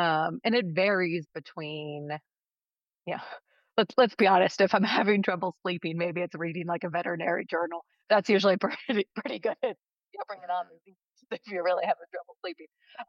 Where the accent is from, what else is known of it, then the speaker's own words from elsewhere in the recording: Pennsylvania, United States; So I grew up actually like 10 minutes from New Bolton. So I grew up in Chester County, Pennsylvania.